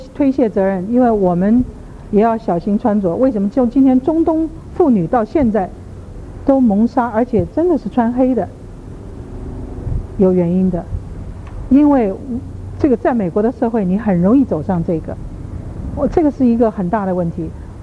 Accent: China; 直截了当的赞美，我们中国人最不会，你学不会。

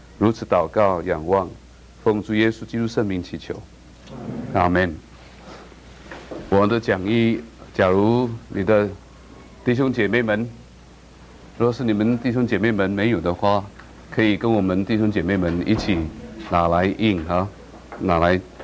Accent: Singapore; 我从新加坡来，新加坡一个很小的岛

